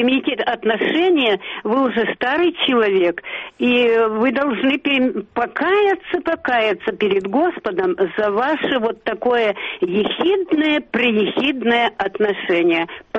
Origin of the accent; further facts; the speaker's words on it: Siberia, Russia; born there; а я родилась в Сибири, тоже там голодомор был.